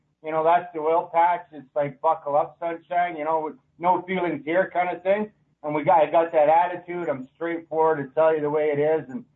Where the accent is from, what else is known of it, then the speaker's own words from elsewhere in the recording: Alberta, Canada; I'm from Canada here, Alberta.